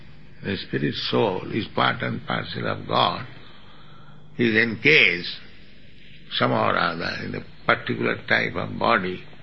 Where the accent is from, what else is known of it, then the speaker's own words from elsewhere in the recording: India; Now just like you are Canadian, I am Indian.